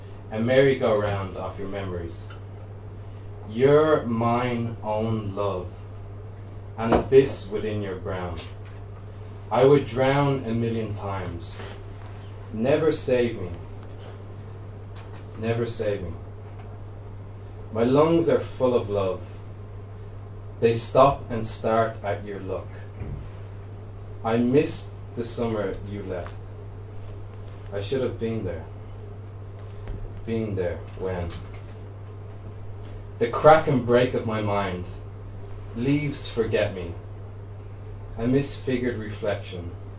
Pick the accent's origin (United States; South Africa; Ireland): Ireland; Dublin, Leinster; Hey Al, I'm just from Dublin for tonight, but I think it's really cool everything that's going on here tonight. There's not much like this in Dublin.